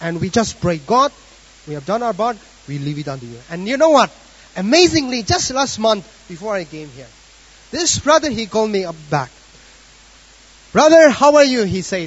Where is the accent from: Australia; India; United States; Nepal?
India; Nagaland; Okay, we are from the Nagaland state in India. And this is from the northeastern part of India.